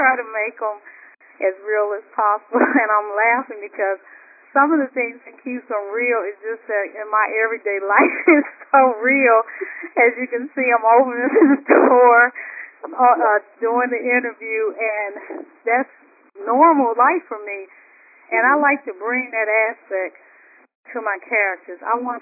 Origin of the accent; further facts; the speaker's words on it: St. Louis, Missouri, United States; I got to tell the story in my hometown, St. Louis, Missouri.